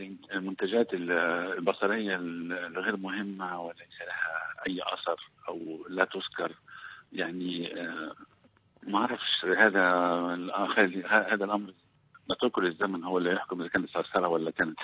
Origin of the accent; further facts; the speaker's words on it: Egypt; بالرغم أنه عندنا في مصر كان في المفردات دي